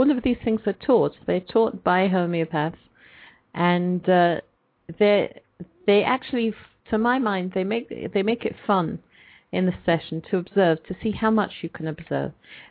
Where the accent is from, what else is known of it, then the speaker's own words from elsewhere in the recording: England, United Kingdom; I grew up in England, and there the culture, at least when I was growing up, was expressed by one, to my mind, questionable phrase.